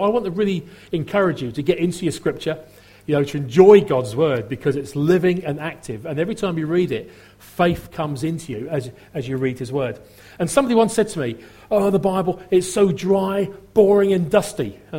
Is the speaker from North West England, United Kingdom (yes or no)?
no; East of England, United Kingdom; accent: Norfolk; now in Kent, United Kingdom; there's a little bit of Norfolk come through there. Absolutely beautiful. You know, because I grew up in Norfolk and I moved to Kent. Funnily enough, whenever I speak sometimes, people say, there's something of an accent in there.